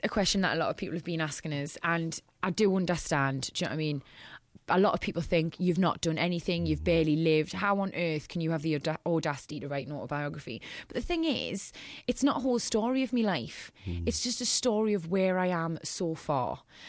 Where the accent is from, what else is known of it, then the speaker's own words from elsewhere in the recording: Newcastle, North East England, United Kingdom; I've always loved growing up in Newcastle and being from the northeast.